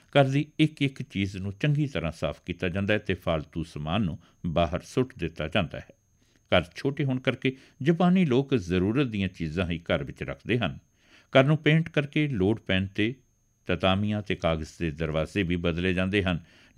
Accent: Punjab, India; ਜਦੋਂ ਮੈਂ ਕਹਿੰਦੀ ਕਿ ਮੈਂ ਪੰਜਾਬ ਤੋਂ ਹਾਂ

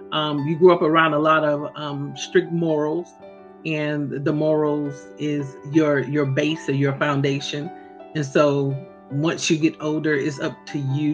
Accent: Shelby, North Carolina, United States; also born or lived in Jersey City; Well, I was born in Jersey City, New Jersey, mm-hmm. and I was raised in Shelby, North Carolina.

